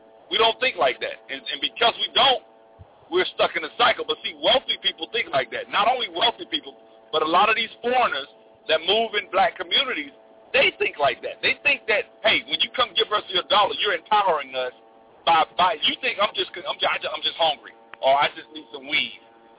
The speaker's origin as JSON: {"language": "English", "town": "Montgomery", "region": "Alabama", "country": "United States", "said": "Because right now, I'm from Montgomery, we got the Hyundai plant, and they've bought up the whole city."}